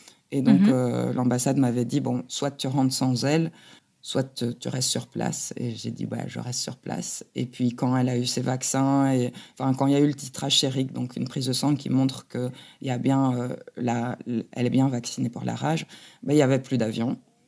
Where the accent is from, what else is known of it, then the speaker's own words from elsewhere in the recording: Belgium; Je suis belge et ça n'existe pas la santé communautaire